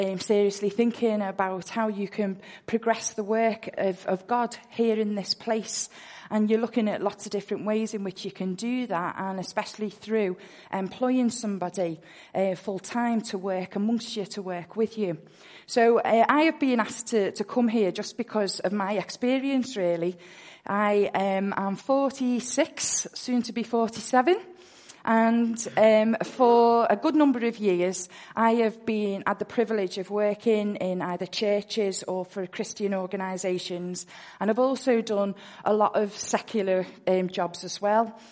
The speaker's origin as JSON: {"language": "English", "town": "Liverpool", "region": "North West England", "country": "United Kingdom", "accent": "Scouse", "said": "I am from Liverpool, which you may pick up from my wonderful accent. I am very blessed to be there, and you are so blessed to have a Scouser amongst you this morning"}